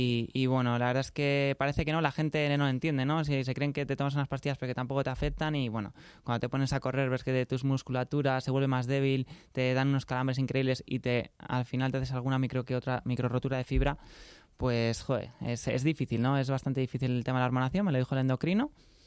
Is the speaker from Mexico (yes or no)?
no; Pozuelo de Alarcón, Community of Madrid, Spain; born there; Yo nací en Pozuelo Alarcón, ¿no? En Pozuelo Alarcón ya sabemos que es una ciudad, pues bueno, la gente es mucho más de derechas, mucho más cerrada, conservadora